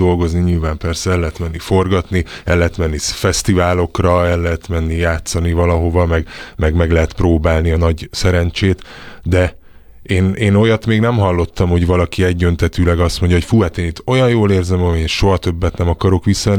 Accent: Budapest, Hungary; én a Hold utcába születtem, tehát hogy én a MÁV kórházba ugye születtem, de a Hold utcába vittek haza, és én azóta onnan kisebb-nagyobb kilengésekkel kerültem csak arrébb egy-két kerülettel, de majdnem minden napomat ott töltöm, meg édesanyám még most is ott lakik

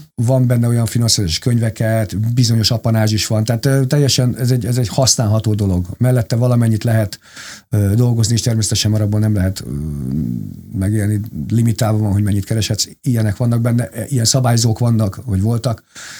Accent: Hungary; én igazi magyar fiú vagyok, ezt ki kell, hogy mondjam, nincs mese. És szeretek itt élni, szeretem ezt az országot

